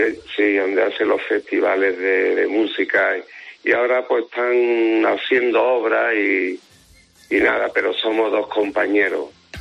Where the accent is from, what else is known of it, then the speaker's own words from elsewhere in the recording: Seville, Andalusia, Spain; yo no soy de nacimiento, yo soy sevillano, ¿no? De cama, pero que todo, sí, pero llevo aquí ya muchos años, llevo 25 para 26 años.